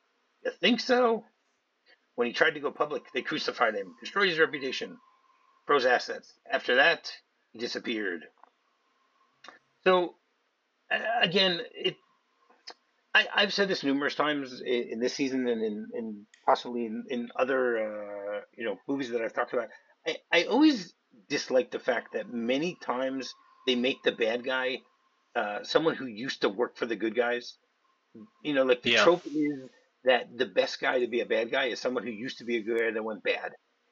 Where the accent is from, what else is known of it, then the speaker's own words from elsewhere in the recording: New Jersey, United States; You know, I'm also from the Garden State.